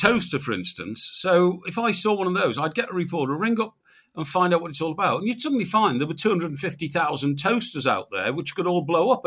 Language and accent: English; Chester, North West England, United Kingdom; I love cathedrals. I was brought up in Chester. That's got a beautiful cathedral.